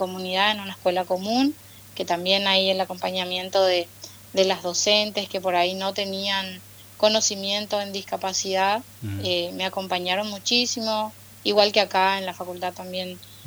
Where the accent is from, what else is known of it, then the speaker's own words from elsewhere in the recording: Paraguay; now in Posadas, Argentina; yo soy de Paraguay, actualmente vivo acá en Posadas Misiones, desde que comencé la universidad, vivo acá